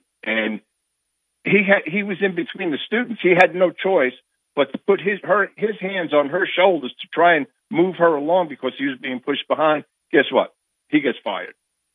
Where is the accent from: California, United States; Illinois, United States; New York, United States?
New York, United States; I didn't have any tornadoes where I grew up in New York